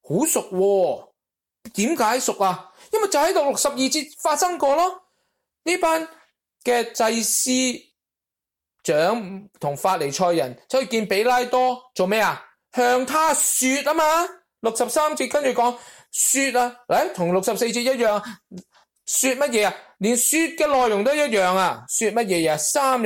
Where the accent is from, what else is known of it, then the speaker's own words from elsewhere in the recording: Guangdong, China; 用我哋广东人有一句说话叫顾得头嚟脚反筋